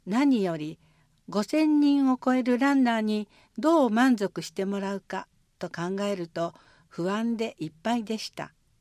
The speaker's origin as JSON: {"language": "Japanese", "region": "Kyoto", "country": "Japan", "tie": "born or raised there", "said": "私は京都育ちで、寝屋川市には特に縁はなかったのですが"}